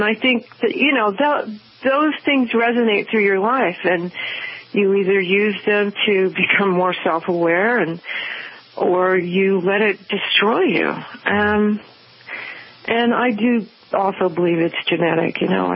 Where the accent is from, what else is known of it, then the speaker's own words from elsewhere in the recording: Memphis, Tennessee, United States; born there; now in New York, United States; And I was born in Memphis. But I've lived in New York for 23 years, and I thought that the South was kind of a footnote in my past